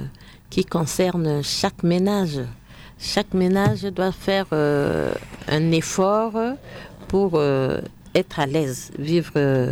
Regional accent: Central African Republic; ici chez nous, en Centrafrique

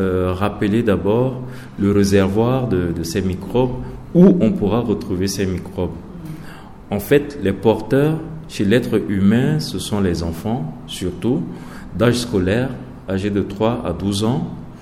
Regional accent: Central African Republic; que nous appelons ça communément en sango parata, ici chez nous, en République centrafricaine.

